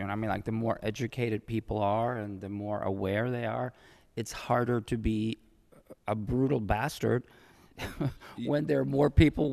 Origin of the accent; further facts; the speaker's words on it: Nicaragua; also born or lived in Germany; My family moved to Nicaragua in 1970, and we lived there for 10 years.